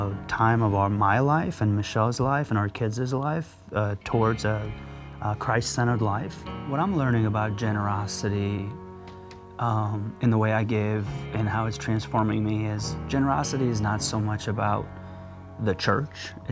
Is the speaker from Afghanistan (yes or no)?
yes; Afghanistan; And I'm a refugee from Afghanistan. I've lived the way those people live.